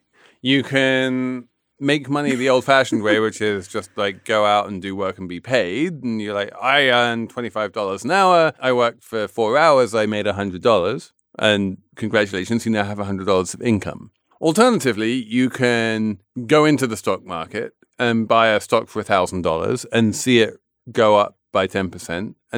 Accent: England, United Kingdom; So I am an Englishman of a certain age.

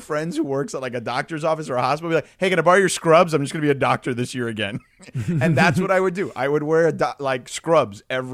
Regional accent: Miami, Florida, United States; In Coconut Grove, the Coconut Grove area of Miami.

